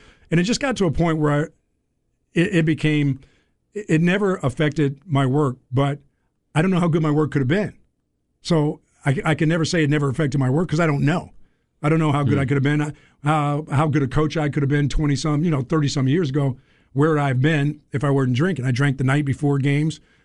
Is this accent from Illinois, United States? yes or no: no; Pennsylvania, United States; as a kid growing up in Pennsylvania, that's what you did. You drank.